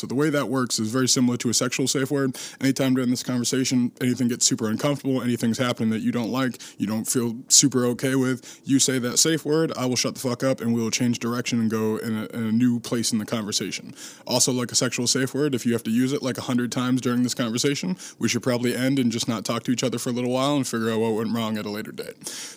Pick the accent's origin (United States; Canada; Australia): United States; Boston, Massachusetts; I have my own preconceived notions of what childhood in Staten Island is like, being from the East Coast and being from Boston.